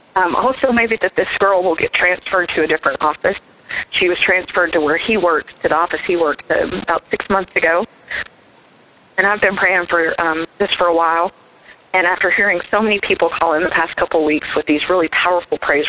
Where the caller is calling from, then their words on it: Tennessee, United States; I'm calling from Tennessee.